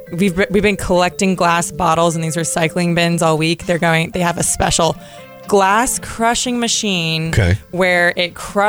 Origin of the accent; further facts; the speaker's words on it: United States; accent: American; My American accent can't pronounce it.